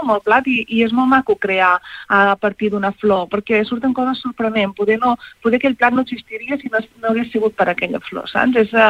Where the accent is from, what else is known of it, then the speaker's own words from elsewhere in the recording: Palau-sator, Catalonia, Spain; also born or lived in Palafrugell; now in Pals, Spain; soc filla de Palau Sator, jo, tot i que vaig néixer a Palafrugell, ara estic visquent a Pals i també, doncs, fins ara també tenia el restaurant a Regencós, vull dir que soc d'aquí del Rovell, d'aquí de l'Empordà, sí.